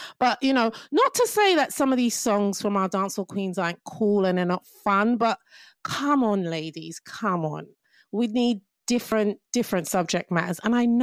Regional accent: England, United Kingdom; accent: English; I'm really, really honoured and happy that I can talk with my hardcore English accent right now.

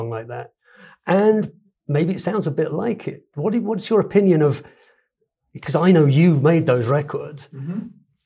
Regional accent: England, United Kingdom; born there; That was number one the day I was born in England, by the way.

